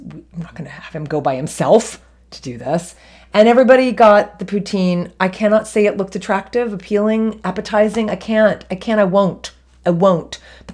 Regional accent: New Jersey, United States; growing up in New Jersey, I did have French fries with gravy at diners in New Jersey.

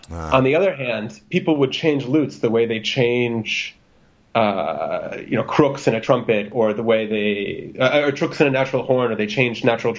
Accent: United States; No, I'm actually American.

